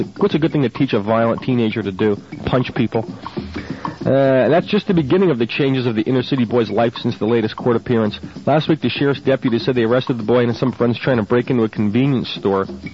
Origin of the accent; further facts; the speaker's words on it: Fort Lauderdale, Florida, United States; This is a good one from my hometown here. It's actually two stories about the little kid. Fort Lauderdale, Florida